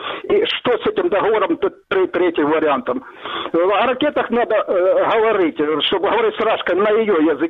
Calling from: Mariupol, Donetsk Oblast, Ukraine; Добрый вечер … Мариуполь.

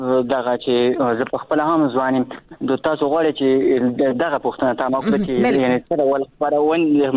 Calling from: Achin, Nangarhar, Afghanistan; در سره تماس کیم د ننګرهار ولایت اچینو لسوالینه

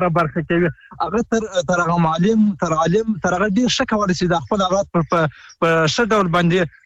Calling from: Helmand, Afghanistan; د هلمند ولایت نه.

